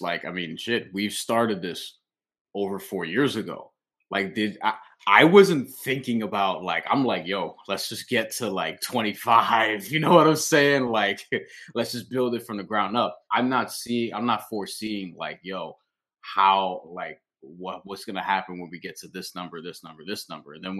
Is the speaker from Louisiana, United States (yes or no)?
no; New York, United States; because I'm from New York. Timmy's from the Bahamas.